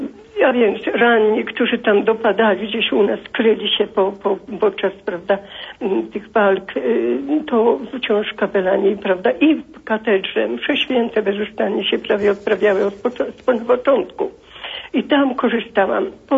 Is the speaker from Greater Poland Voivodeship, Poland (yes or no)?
yes; Kalisz, Greater Poland Voivodeship, Poland; also born or lived in Lublin region; Ja nie jestem warszawianką, ale po prostu byliśmy wysiedleni z Kalisza, wywiezieni na Lubelszczyznę, tam nędza, głód.